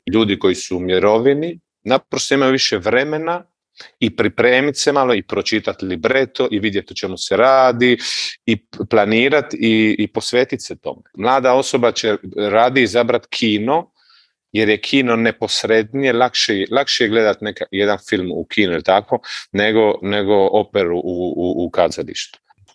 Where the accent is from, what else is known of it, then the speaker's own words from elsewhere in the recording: Omiš, Split-Dalmatia County, Croatia; Ja sam svirao trubu u osnovnoj školi, prvo u Omišu, ja sam inače iz Omiša, i onda u srednjoj školi u Splitu